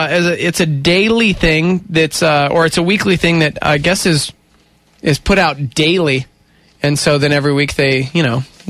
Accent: Texas, United States; I grew up

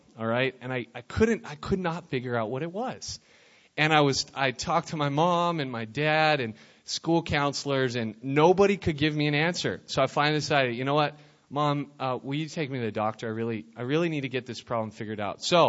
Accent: New Mexico, United States; When I said I'm from New Mexico, how many of you guys thought, oh, I've been on a mission trip there one time, Mexico?

